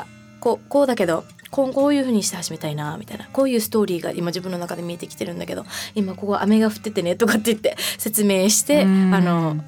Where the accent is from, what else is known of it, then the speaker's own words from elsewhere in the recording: Naha, Okinawa, Japan; やっぱ自分もやっぱ沖縄県那覇市で生まれて育ってるので、